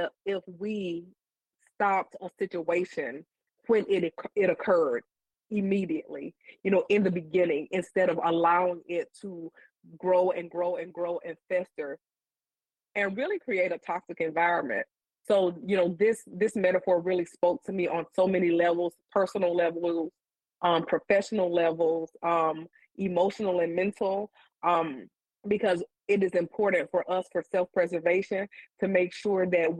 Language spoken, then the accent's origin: English; Alabama, United States; I grew up in Alabama. I'm a Southerner. I live in Florida now.